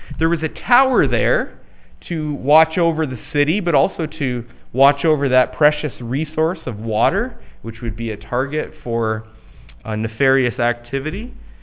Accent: Canada; I was back home in Canada.

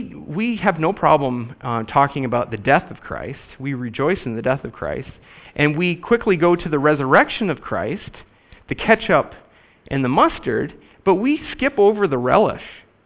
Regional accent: Canada; maybe this is a function of where I grew up in Canada

